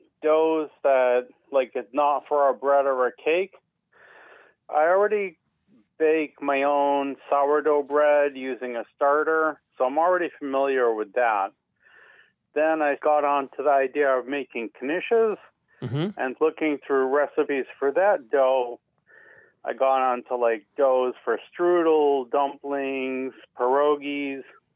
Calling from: Boston, Massachusetts, United States; Calling from Boston.

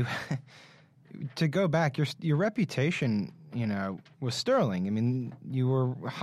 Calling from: Washington, District of Columbia, United States; We're in D.C.

